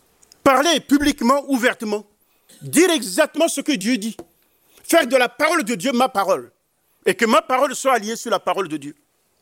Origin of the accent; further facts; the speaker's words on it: Central African Republic; Et chez nous, en Centrafrique, il est dit